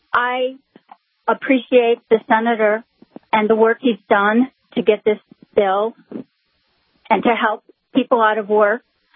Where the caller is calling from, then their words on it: Michigan, United States; Hi, I'm not from Michigan, North Dakota. I'm from Michigan.